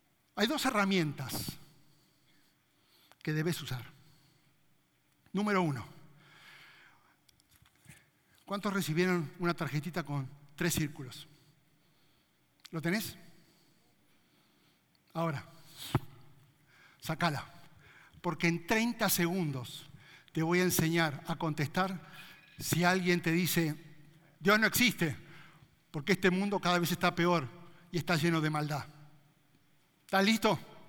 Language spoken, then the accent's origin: Spanish; Bahía Blanca, Buenos Aires Province, Argentina; de Argentina, Bahía Blanca, tengo 4 hijos, me casé con Karina hace tantos años, viví acá.